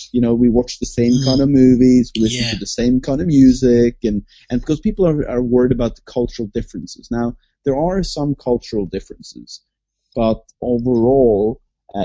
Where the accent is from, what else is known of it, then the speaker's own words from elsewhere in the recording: Norway; English is a second language; So, I'm from Norway